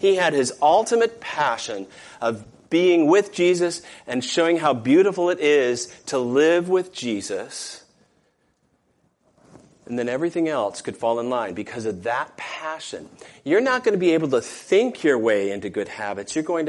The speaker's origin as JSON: {"language": "English", "region": "Michigan", "country": "United States", "tie": "born or raised there", "said": "My hometown in Michigan was missioned to the Chippewa Indians or Ojibwe Indians."}